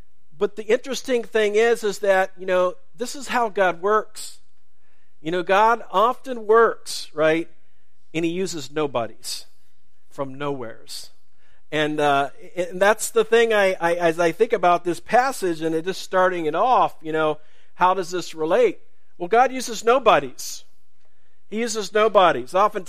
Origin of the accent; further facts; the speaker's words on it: Fletcher, Ohio, United States; And I can relate because I'm from Fletcher, Ohio. Has anybody ever been to Fletcher?